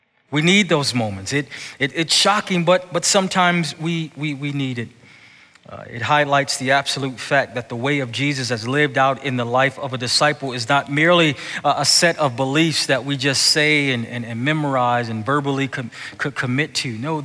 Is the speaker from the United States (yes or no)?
yes; Buffalo, New York, United States; You know, in the church I grew up in Buffalo, we call them toe stepper moments.